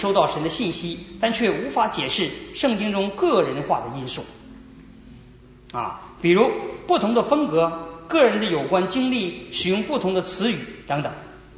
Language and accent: Chinese; China; 我们中国人